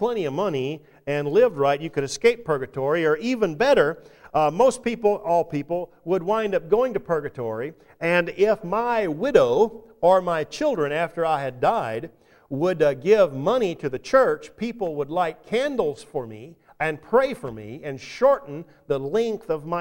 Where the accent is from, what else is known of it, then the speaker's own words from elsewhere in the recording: the South, United States; Now, I grew up in the South where dad was always daddy. I know that's not the case up here